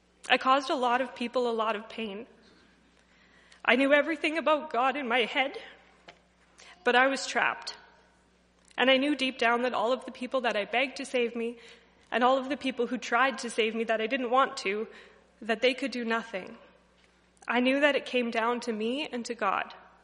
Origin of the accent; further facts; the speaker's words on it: Weimark, Saskatchewan, Canada; I grew up in Weimark. I have an older brother, Nolan, and our parents are John and Suzanne. I attended Weimark School and then the Swift Current Comp